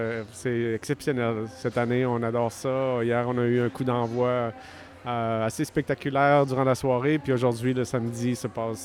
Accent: Chicoutimi, Quebec, Canada; Je viens de Saguenay-Lac-Saint-Jean, né à Chicoutimi. Alors, grandi sur une ferme avec des bleuets, fromage en grains partout. Puis après ça, on est déménagé à Québec, mes parents. Alors, j'ai grandi aussi une bonne partie à Québec, à la ville de Québec

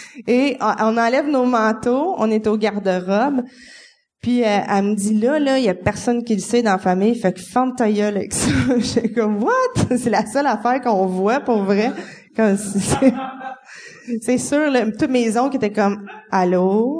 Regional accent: Gatineau, Quebec, Canada; Parce que moi, je viens de Gatineau.

